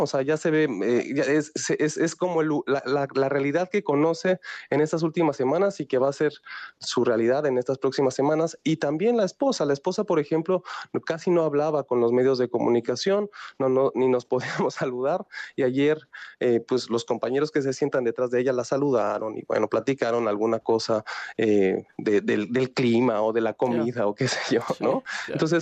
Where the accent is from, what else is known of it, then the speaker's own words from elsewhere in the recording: Mexico; para nosotros como mexicanos